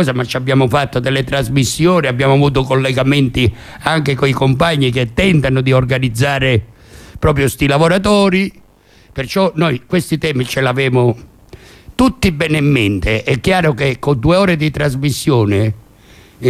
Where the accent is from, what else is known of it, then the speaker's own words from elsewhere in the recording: Calabria, Italy; a me due volte, perché sono calabrese